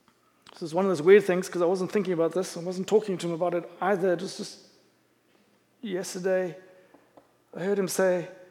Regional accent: South Africa; I am a South African, and I'm a bit of an Englishman.

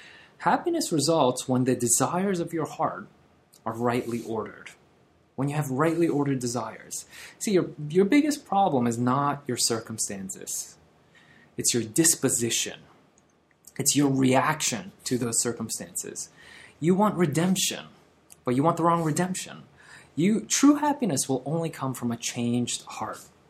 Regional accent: Brooklyn, New York, United States; When I was in high school, growing up in Brooklyn, I wasn't a cool kid.

